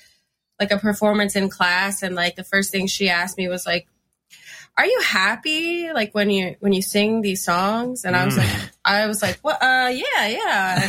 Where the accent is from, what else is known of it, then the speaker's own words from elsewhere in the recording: Fort Lauderdale, Florida, United States; now in Philadelphia, United States; But I like growing up in Fort Lauderdale, at least like for me, it was, I know there's like a ska scene down there, but I wasn't involved in that.